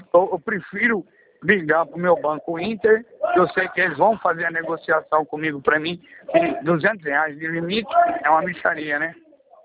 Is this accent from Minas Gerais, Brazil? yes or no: no; Loanda, Paraná, Brazil; cheguei na minha cidade aqui, que é a minha cidade natal, Luanda.